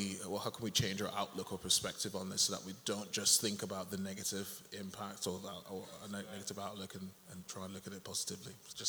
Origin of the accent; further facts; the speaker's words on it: Jamaica; growing up in Jamaica, where I'm originally from, we can be pretty cruel when given the opportunity as young people.